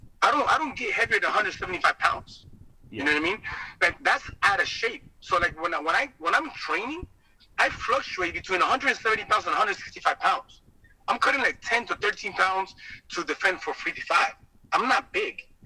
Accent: Peru; English is a second language; But I definitely have to fight in front of my hometown people in my land in Peru.

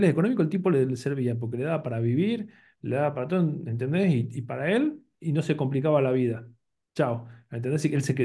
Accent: Salta, Argentina; Yo la verdad que también tuve la suerte de conocer sistemas, siendo que soy salteño

